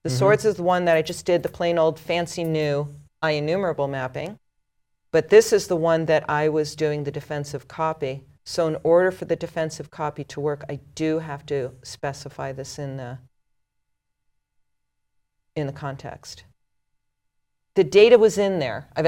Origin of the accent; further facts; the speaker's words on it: Vermont, United States; I'm from Vermont, so, you know, eat more kale is a good quote.